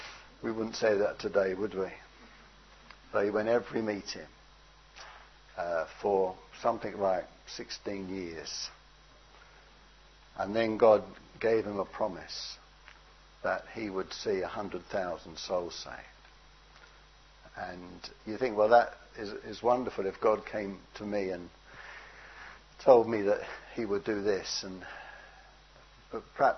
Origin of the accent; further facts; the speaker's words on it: London, United Kingdom; born there; I live in London. I was born in London, so I don't know anything better.